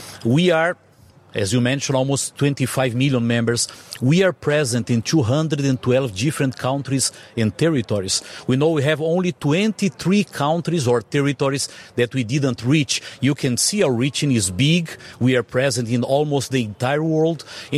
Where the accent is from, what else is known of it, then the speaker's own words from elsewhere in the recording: Brazil; English is a second language; moved away as an adult; now in United States; Well, I mentioned at the beginning, I came from Brazil.